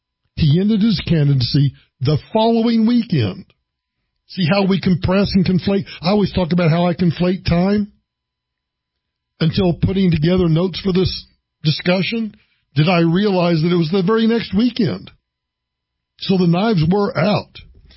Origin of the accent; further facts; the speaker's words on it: United States; At some level, as an American, it's hard not to get emotional about that spirit.